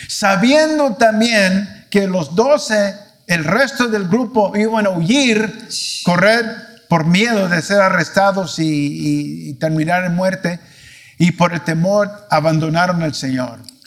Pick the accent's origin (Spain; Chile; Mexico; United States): United States; Washington; nos íbamos a retirar ya al estado de Washington, de donde soy yo.